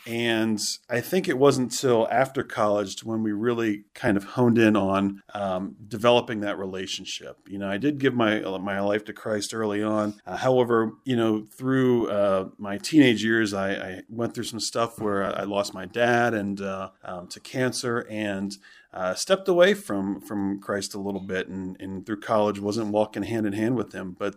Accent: Lewisburg, Pennsylvania, United States; I was born and raised in Lewisburg, Pennsylvania, which is actually the area that we came here from.

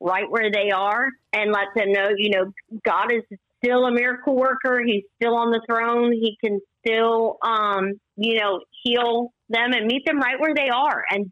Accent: Harrisonburg, Virginia, United States; All right. Well, I'm from Harrisonburg, Virginia, but really I'm from a little bit of everywhere.

